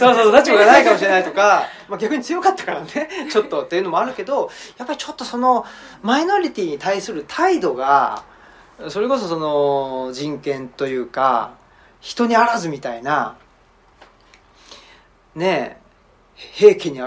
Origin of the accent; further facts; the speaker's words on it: Urawa, Saitama, Japan; 僕埼玉県の浦和ってとこで育って、で僕83年生まれなんですけど、